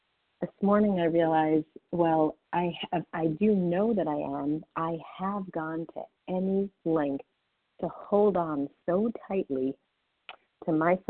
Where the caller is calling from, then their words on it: Boston, Massachusetts, United States; So I'm calling from Boston